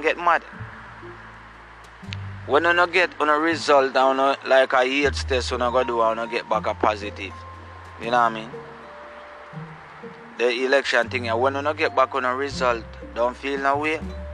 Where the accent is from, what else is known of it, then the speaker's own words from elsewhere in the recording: Gullin Grove, Saint Catherine, Jamaica; We come from Gullin Grove, St. Catherine, the borderline of St. Mary and St. Catherine. So where me come from?